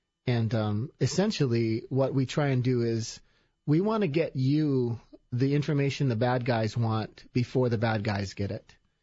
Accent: Hawaii, United States; moved away as an adult; Chianini is Hawaiian. I'm from Hawaii. So quick background. Spent the first 20 years of my life there.

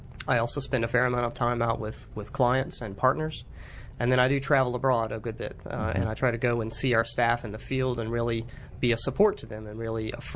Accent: Greenville, South Carolina, United States; I'm from Greenville, South Carolina.

